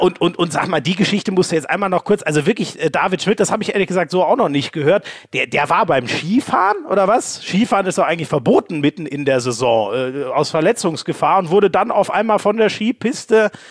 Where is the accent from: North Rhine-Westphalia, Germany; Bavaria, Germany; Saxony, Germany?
Bavaria, Germany; Munich; ich als Münchner